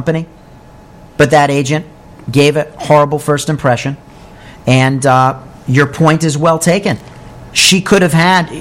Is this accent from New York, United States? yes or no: yes; Briarcliff Manor, New York, United States; we had a listing in my hometown of Briarcliff Manor.